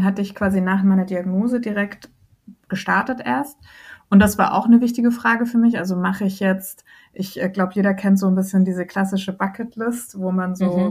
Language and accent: German; Germany; also born or lived in Iran; Ich selber bin Iranerin und Deutsche, also habe auch eine Migrationsgeschichte